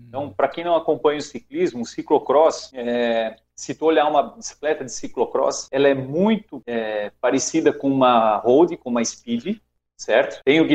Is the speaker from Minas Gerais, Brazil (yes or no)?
no; Blumenau, Santa Catarina, Brazil; Eu sou de Blumenau, Santa Catarina.